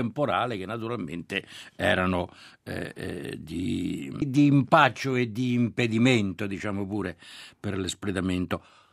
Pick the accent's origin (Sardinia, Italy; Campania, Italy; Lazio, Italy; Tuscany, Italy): Lazio, Italy; Rome; io le dico da romano soprattutto e da storico.